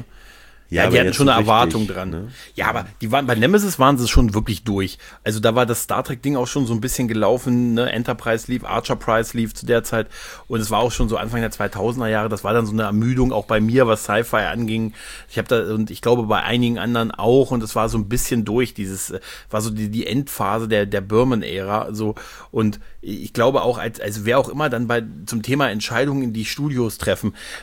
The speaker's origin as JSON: {"language": "German", "region": "Lower Saxony", "country": "Germany", "said": "Niedersachsen."}